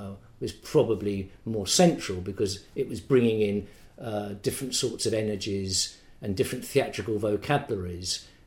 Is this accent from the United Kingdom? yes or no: yes; United Kingdom; I mean, it's my culture in the sense that I'm British and it's part of British culture